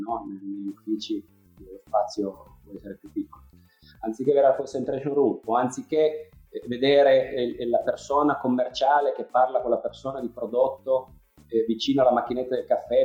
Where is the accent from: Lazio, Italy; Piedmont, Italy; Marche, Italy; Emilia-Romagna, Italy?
Piedmont, Italy; Turin; Peraltro io vengo da Torino